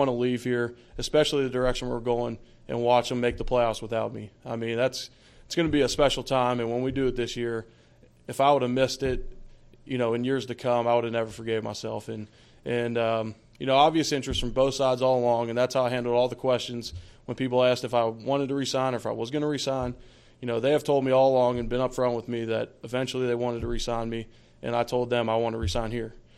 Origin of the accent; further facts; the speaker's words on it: Cincinnati, Ohio, United States; It's similar to where I grew up in Cincinnati, a blue-collar town, down-to-earth people, good food, just an area that's welcoming.